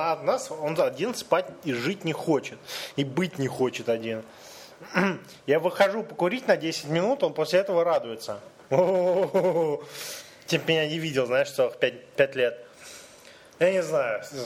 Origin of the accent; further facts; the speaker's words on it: Ukraine; Я из Украины, тут не так много людей, способных написать такую вещь